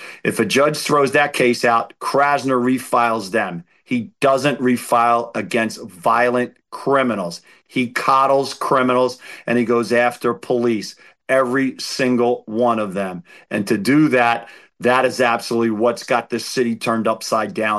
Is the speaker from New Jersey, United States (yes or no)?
no; Philadelphia, Pennsylvania, United States; So I am the Philadelphian candidate.